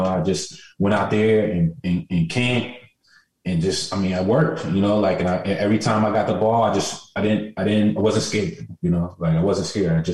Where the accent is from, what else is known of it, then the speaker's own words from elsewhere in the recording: New Jersey, United States; I have familiarity with him because I'm from New Jersey.